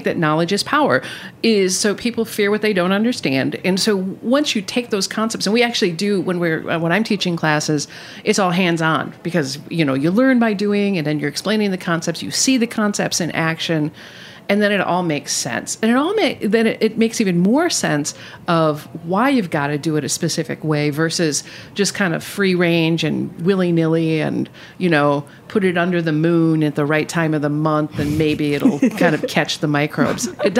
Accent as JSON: {"language": "English", "town": "Milwaukee", "region": "Wisconsin", "country": "United States", "said": "And I'm from Milwaukee, so that means beer. We know beer is a good fit here."}